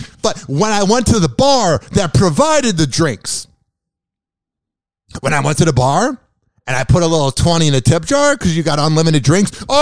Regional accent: Chicago, Illinois, United States; now in Florida, United States; And then I grew up in Chicago for 21 years. So, essentially, 21 years in Chicago, 25% of my life so far in Florida.

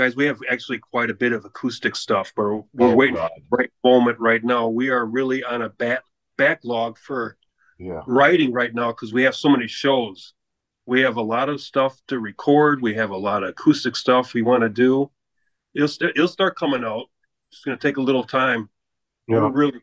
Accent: Milwaukee, Wisconsin, United States; I was born and raised in Milwaukee.

